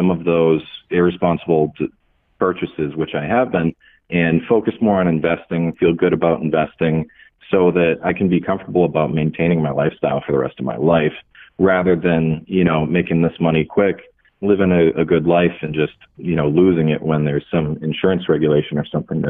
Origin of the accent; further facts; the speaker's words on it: New Hampshire, United States; Yeah, so I'm from New Hampshire, and I'm 26-year-old